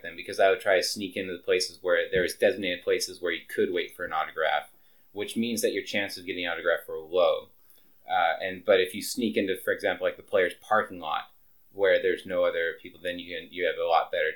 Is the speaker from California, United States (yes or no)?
no; Seattle, Washington, United States; I was raised in Seattle, and as a young baby, I was taken to Seattle Mariners games with my dad